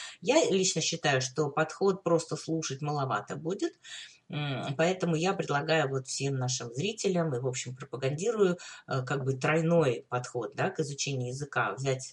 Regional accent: Kyiv, Ukraine; moved away; спустя, там, может быть, 50 лет после того, как я уехала из Киева, я вдруг раскрыла всю красоту украинских песен. И мы иногда, значит, встречаемся с друзьями, которые тоже с Украины

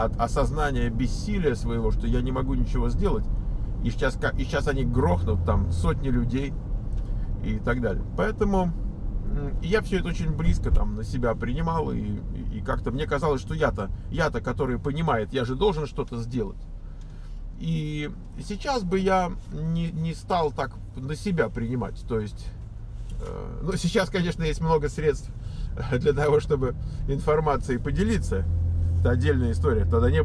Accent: Russia; now in United States; Знаете, мы же из России, мы же, у нас же миссия, мы же не просто так живем.

